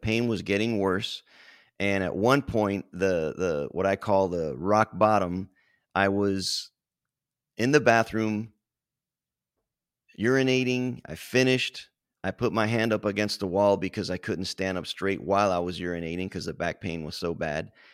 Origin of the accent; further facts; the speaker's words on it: Miami, Florida, United States; And I was in Texas, so I'm from Miami.